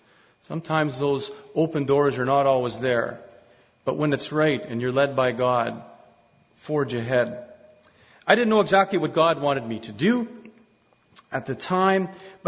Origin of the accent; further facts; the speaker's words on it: Winnipeg, Manitoba, Canada; I'm from Winnipeg.